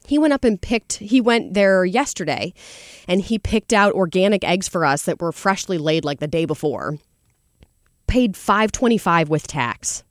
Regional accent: Chesterfield, Missouri, United States; I remember, I grew up in Chesterfield, and so my family and I, sometimes we'd go to late night pancakes or something

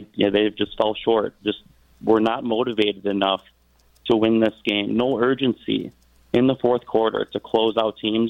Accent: Milwaukee, Wisconsin, United States; We're from Wisconsin, Milwaukee. We're born and raised blue collar workers.

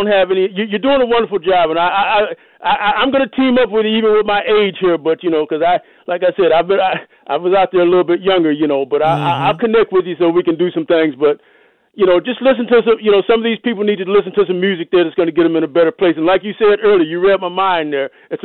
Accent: Detroit, Michigan, United States; I was born in Detroit, you know, and I grew up listening to all my mother's and father's records and stuff there, you know.

